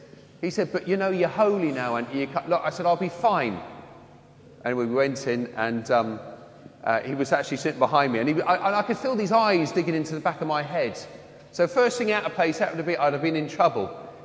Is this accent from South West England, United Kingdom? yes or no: no; Wembley, London, United Kingdom; because I'm from Wembley, it was like a school reunion.